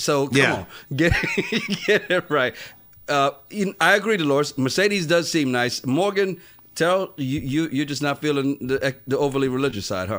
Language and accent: English; Montserrat; also born or lived in St. Kitts; Oh, so I was born in St. Kitts, grew up mostly in Montserrat. And Montserrat's the one with the active volcano right now.